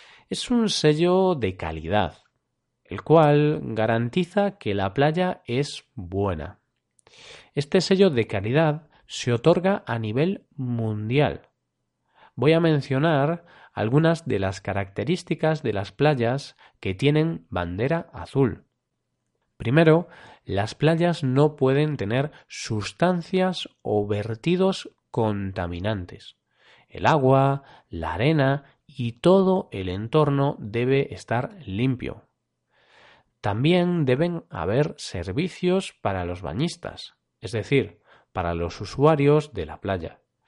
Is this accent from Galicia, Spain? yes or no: yes; Vigo, Galicia, Spain; Vigo, mi ciudad natal, es la ciudad de España con más banderas azules.